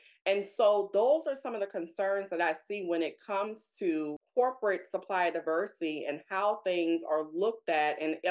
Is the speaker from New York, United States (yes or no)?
no; Louisiana, United States; or this gumbo, since I'm from Louisiana.